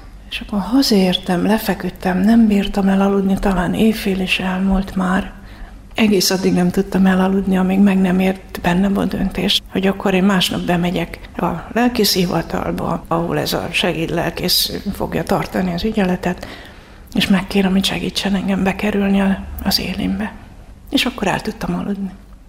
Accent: Debrecen, Hajdú-Bihar, Hungary; Hát én Debrecenben nőttem föl, és az egy kis gyülekezet.

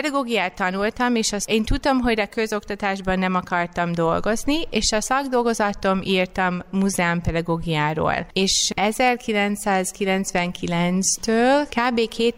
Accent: United States; Hungarian is a second language; now in Budapest, Hungary; Biztos, aki hallgatja a hangomat, rájön arra, hogy nem vagyok magyar. Az Amerikai Egyesült Államokból jöttem Magyarországra.

